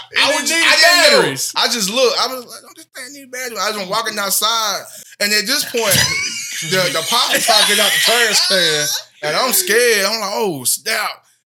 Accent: Birmingham, Alabama, United States; My background, well, born and raised right here in Birmingham. Born at Brookwood.

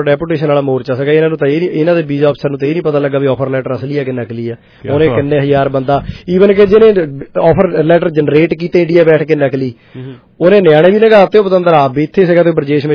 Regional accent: Nawanshahr, Punjab, India; ਮੈਂ ਨਵੇਂ ਸ਼ਹਿਰ ਤੋਂ ਆ, ਸਾਡੇ ਸ਼ਹਿਰ ਦੇ ਵੀ ਇੱਕ ਦੋ ਹੈਗੇ ਨੇ

